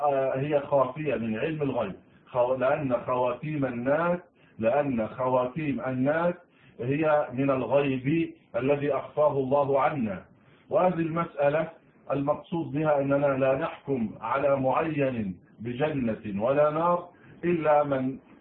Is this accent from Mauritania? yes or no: no; Egypt; عندنا في مصر حارة اسمها حارة اليهود